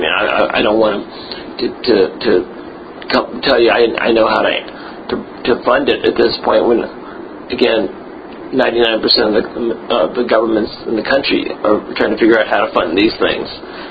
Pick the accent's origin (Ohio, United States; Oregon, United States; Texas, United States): Texas, United States; Houston; I grew up in the East End. I mean, I've lived in this city, this county, for almost 60 years. And so growing up in the East End, living in Spring Branch, later on working in the Fifth Ward, working in downtown, working in Southwest Houston